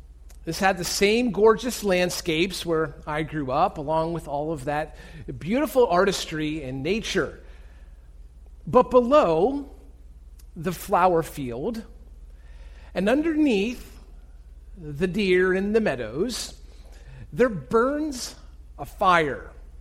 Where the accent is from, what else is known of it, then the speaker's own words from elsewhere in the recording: Pennsylvania, United States; Growing up in Pennsylvania has left me with many fond memories, and among them would probably be the place in which I grew up.